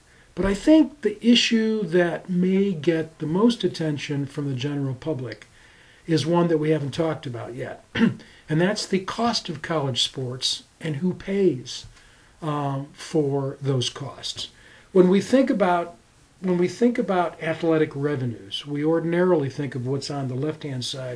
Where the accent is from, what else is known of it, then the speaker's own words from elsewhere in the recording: Michigan, United States; in my home state, it has become a major issue in Michigan